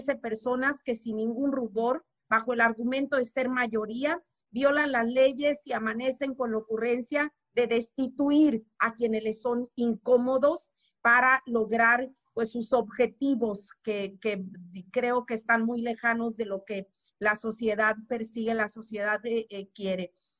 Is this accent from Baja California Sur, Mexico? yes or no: yes; Los Cabos, Baja California Sur, Mexico; soy del municipio de Los Cabos, aquí tenemos un problema gravísimo de agua